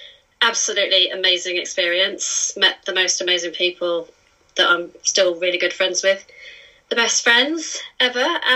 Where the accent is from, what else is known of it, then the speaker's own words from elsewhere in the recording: Portugal; I was born here in Portugal and grew up here through schooling and everything up until 18.